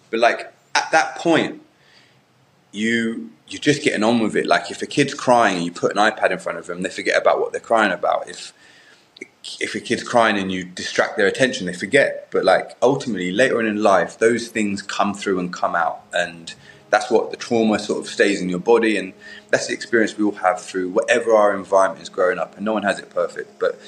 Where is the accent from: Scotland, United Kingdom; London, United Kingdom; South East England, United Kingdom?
London, United Kingdom; born or raised there